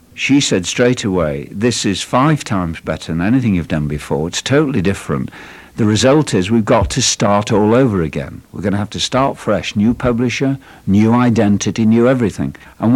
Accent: Belfast, Northern Ireland, United Kingdom; also born or lived in England; I was born in England, but my parents broke up when I was literally a baby in arms. So my mother went back to Belfast, to her family. And so I was raised there.

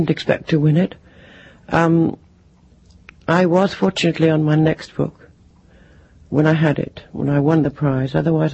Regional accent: Cardiff, Wales, United Kingdom; I think I would have been happier there than growing up in a big town. It was a very closed Jewish community and very safe. It was also very Welsh.

